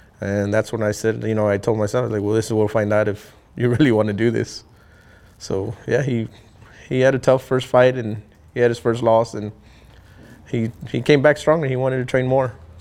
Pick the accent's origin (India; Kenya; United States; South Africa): United States; San Antonio, Texas; also born or lived in Coahuila, Mexico; Coahuila, Mexico, and I've lived in San Antonio all my life since I came over when I was like 6 months old. So I was raised here in San Antonio.